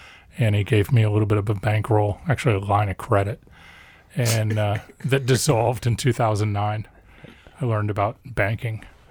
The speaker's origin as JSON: {"language": "English", "region": "Florida", "country": "United States", "tie": "born or raised there", "said": "I grew up in Florida."}